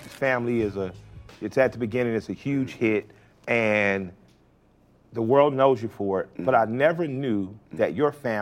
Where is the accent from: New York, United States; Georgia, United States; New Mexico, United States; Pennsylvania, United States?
Georgia, United States; Atlanta; I'm from Atlanta. I didn't even have three white teachers my whole life.